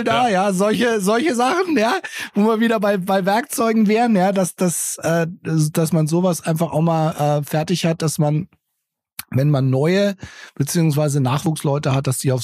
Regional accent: Bavaria, Germany; Ja, ich komme aus Bayern. Hallo, bei uns sagt man halt Servus.

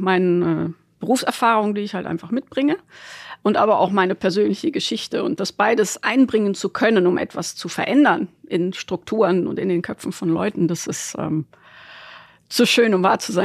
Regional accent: Bonn, North Rhine-Westphalia, Germany; Ich komme halt ursprünglich aus Deutschland, bin gebürtig aus Bonn

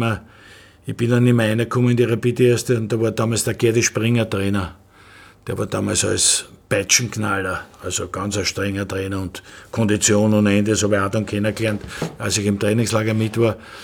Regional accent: Austria; Ich komme aus Österreich, bin von Rapid

